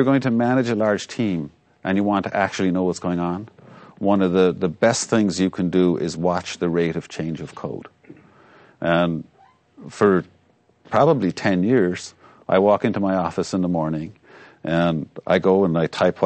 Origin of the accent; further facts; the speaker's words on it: Ireland; an Irish person that was actually from fairly close to my hometown in Ireland